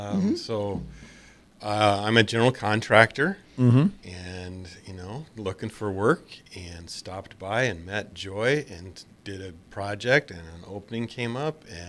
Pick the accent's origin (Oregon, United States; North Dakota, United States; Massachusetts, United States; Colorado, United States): Colorado, United States; Denver; now in Fremont, United States; Well, I am from Denver.